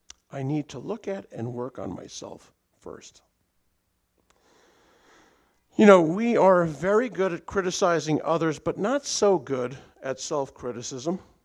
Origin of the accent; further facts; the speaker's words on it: Canada; some of you know I grew up in Canada